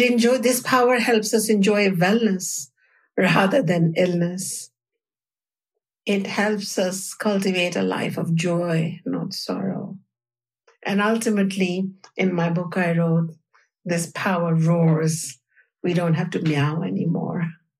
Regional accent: India; in the culture that I grew up in India

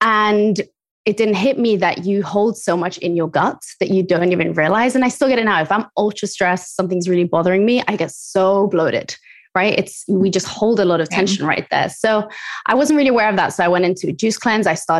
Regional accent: Spain; We grew up in Spain, so ingredients are pretty clean. It's a very different eating culture over there.

